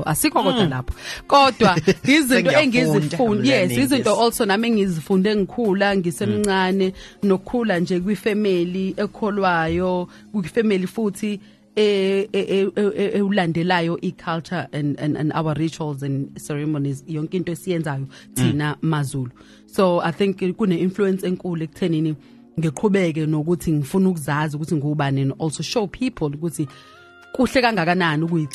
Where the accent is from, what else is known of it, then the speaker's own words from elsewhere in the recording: South Africa; but not only just being a South African, but an African woman, you know.